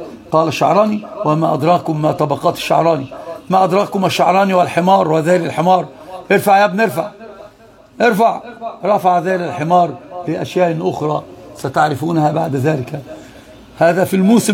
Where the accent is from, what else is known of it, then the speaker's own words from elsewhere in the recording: Egypt; الحرافيش عندنا في مصر يسمون عندهم في تركيا الأبضاية